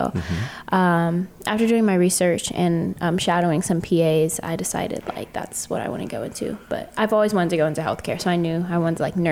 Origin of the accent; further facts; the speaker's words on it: Loudoun, Virginia, United States; I'm from Northern Virginia. I'm from Loudoun, Virginia.